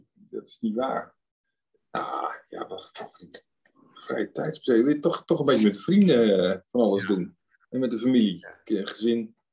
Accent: Zuidlaren, Drenthe, Netherlands; Opgegroeid in Zuid-Laren. Prachtig dorp. Onder Groningen. Heerlijke jeugd gehad.

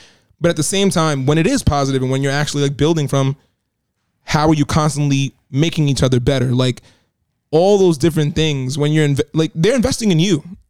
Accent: United States; And I think me living here, growing up in America

